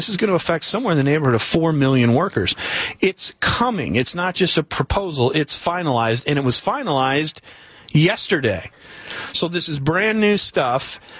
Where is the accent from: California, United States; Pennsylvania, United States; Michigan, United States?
Michigan, United States; Detroit; And then the accents, because I'm not from here. I've mentioned this 8 million times that I grew up in Detroit and Michigan.